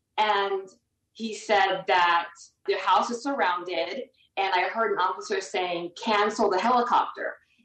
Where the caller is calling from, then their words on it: Las Vegas, Nevada, United States; Yes, I'm calling from Las Vegas, Nevada.